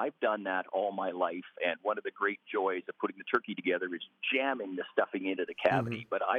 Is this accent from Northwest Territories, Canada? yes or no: yes; Yellowknife, Northwest Territories, Canada; No, I'm from Yellowknife, way north.